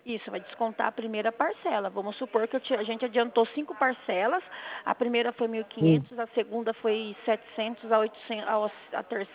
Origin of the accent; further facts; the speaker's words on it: Sorocaba, São Paulo, Brazil; Eu sou de Sorocaba.